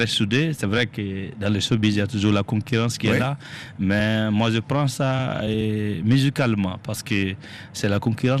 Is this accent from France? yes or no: no; Lago, Nord, Burkina Faso; Je suis originaire du Yatenga, et précisément à Lago. Lago, c'est un village situé entre Wayuga et Gourssi. C'est mon village natal.